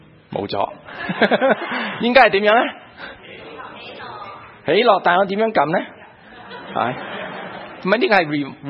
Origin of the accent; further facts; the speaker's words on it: China; 咁你又睇我哋中国人咧啊